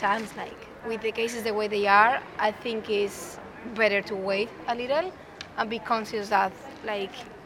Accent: Spain; English is a second language; you are from here, but I'm from Spain. I haven't seen my friends, like, my Spanish friends or my family in almost 2 years.

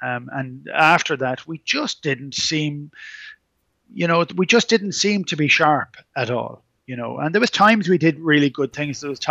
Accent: Ireland; It just wasn't a joy to watch as an Irish has-been or as an Irish fan.

